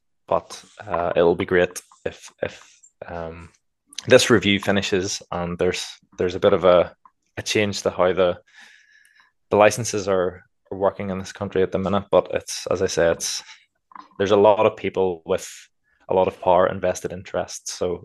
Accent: Northern Ireland, United Kingdom; And I think as Northern Irish people as well, we tend to be reasonably modest

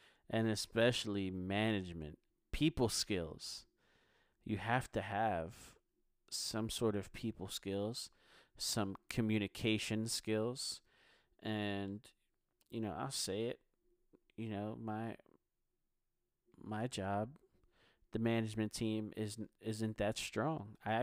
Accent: Philadelphia, Pennsylvania, United States; I'm from Philly. Like, I am Philly through and through, and I pull no punches.

